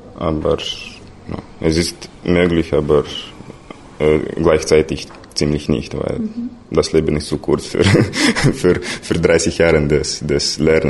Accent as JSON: {"language": "German", "country": "Moldova", "second_language": "German", "said": "Ja, natürlich würde ich zurück nach Moldawien gehen"}